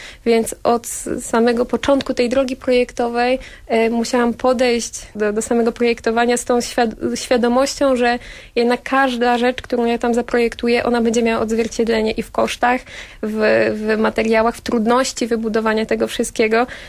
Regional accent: Skórcz, Pomeranian Voivodeship, Poland; I pochodzę ze Skurcza, więc wychowałam się w okolicach Borów Tucholskich i ta natura, ta przyroda w sumie towarzyszyła mi na co dzień

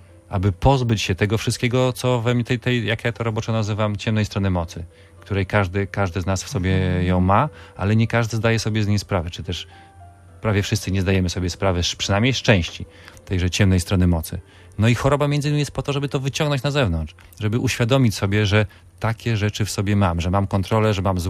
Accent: Gdańsk, Pomeranian Voivodeship, Poland; ja jestem prosty chłopak z Zaspy.

